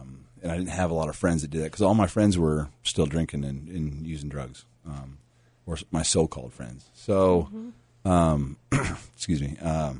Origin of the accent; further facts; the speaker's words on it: Seattle, Washington, United States; moved away; I missed home a lot because that's, you know, I'm from Seattle. I was born and raised there. I got out and I started exploring Colorado.